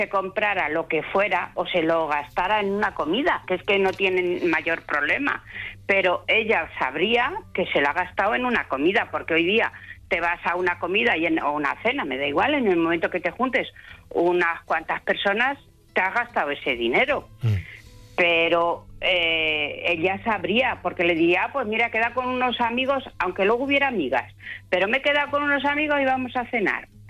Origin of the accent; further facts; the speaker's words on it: Zamora, Castile and León, Spain; que soy de Zamora, que nunca lo digo.